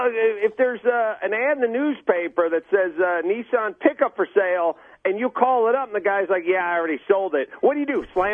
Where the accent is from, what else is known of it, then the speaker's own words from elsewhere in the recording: Los Angeles, California, United States; I'm from Los Angeles